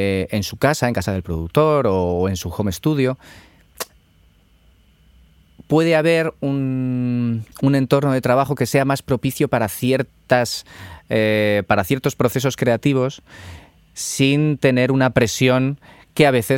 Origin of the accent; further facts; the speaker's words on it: Madrid, Community of Madrid, Spain; moved away as an adult; also born or lived in Italy; Era un bajo en una barriada de Madrid. Yo soy de Madrid y estuve allí viviendo hasta los 21, 22 años.